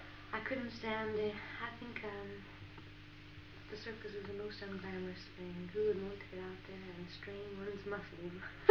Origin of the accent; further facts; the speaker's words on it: Southwest, United States; I'm from the Southwest, you see. So I cannot quite classify as a Southern Belle. I'm a Southwestern Belle.